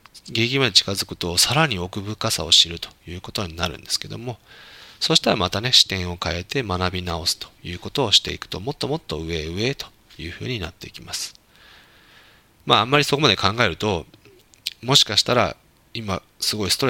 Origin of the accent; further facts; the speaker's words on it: Shiga, Japan; born there; 例えば僕だったら滋賀県生まれですよと、会社の社長してますよと